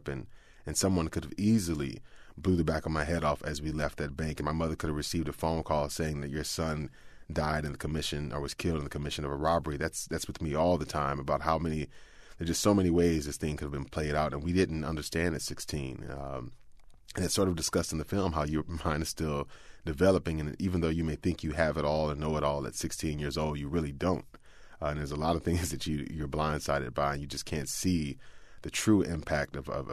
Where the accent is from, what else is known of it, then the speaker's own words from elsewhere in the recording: Houston, Texas, United States; I grew up outside of Houston. So I grew up sort of in the area, you know, it was working class suburbs down in Houston.